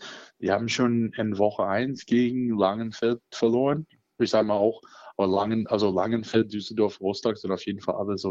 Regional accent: Maine, United States; German is a second language; now in Cottbus, Germany; Ich komme aus der Bundesstaat Maine in der US.

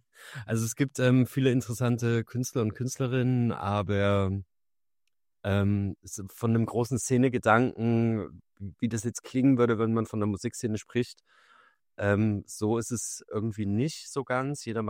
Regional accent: Leipzig, Saxony, Germany; born there; Also wir wohnen alle in Leipzig. Ich bin auch gebürtig aus Leipzig

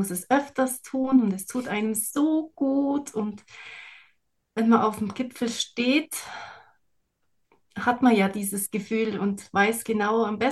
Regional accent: Bavaria, Germany; Ja, im wunderschönen Allgäu.

